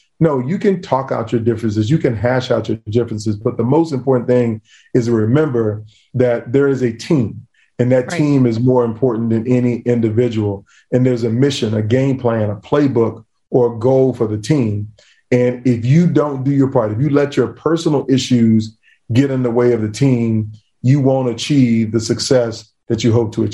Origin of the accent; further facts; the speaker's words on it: Virginia Beach, Virginia, United States; I grew up in Beach, Virginia.